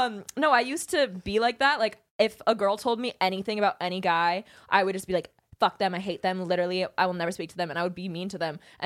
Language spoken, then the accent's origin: English; Napa, California, United States; I grew up in Napa and there's this restaurant there called Gott's and I went with my dad.